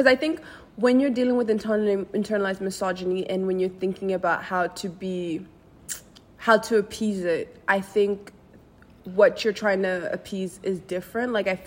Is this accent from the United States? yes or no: no; South Africa; Like growing up in South Africa, I never was like